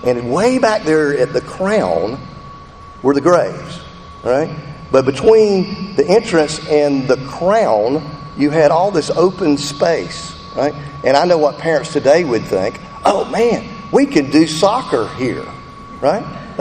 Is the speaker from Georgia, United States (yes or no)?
yes; Albany, Georgia, United States; When I was growing up in South Georgia, in Albany, Georgia, I grew up and I spent a lot of time in a cemetery.